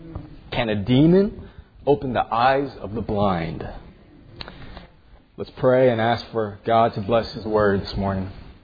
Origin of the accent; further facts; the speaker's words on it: Louisville, Kentucky, United States; I'm from Louisville, Kentucky